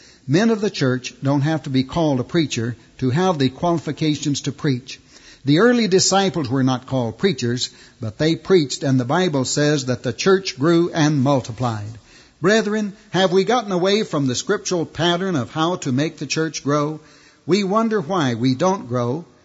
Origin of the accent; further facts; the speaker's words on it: Texas, United States; As I grew up in West Texas, the practice among most of the preachers was to book a week or 10-day meeting at a church.